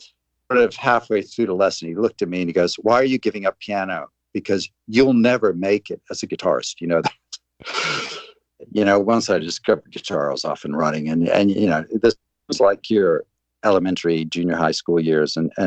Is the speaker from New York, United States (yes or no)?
no; Kensington, Maryland, United States; also born or lived in Monterey, California; now in London, United Kingdom; Even though I was born in Monterey, we moved to the outskirts of D.C. We're in a small suburban town called Kensington, funny enough, which is named after Kensington in London, which is where I ended up, ironically, many years later.